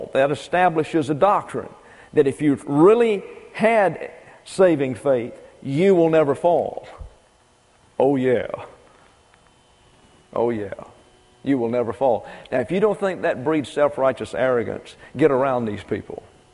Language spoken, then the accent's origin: English; the South, United States; I grew up in the South, and there's every brand of Protestant theology down there.